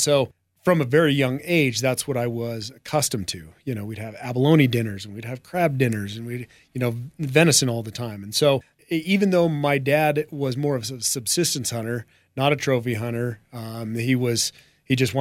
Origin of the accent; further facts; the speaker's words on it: Zephyr Cove, Nevada, United States; also born or lived in Gardnerville, United States; Southlake. I grew up in Zephyr Cove, yeah. And after college at UNR, I moved to Gardnerville, and I lived there for 17 years.